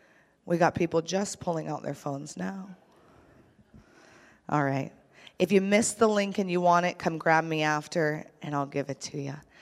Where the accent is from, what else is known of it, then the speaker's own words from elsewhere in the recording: New York, United States; I talk really fast because I was from New York